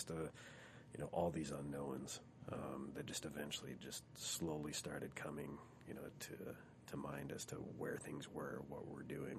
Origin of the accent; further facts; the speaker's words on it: Bismarck, North Dakota, United States; I grew up in Bismarck, North Dakota, and finished high school in 2001.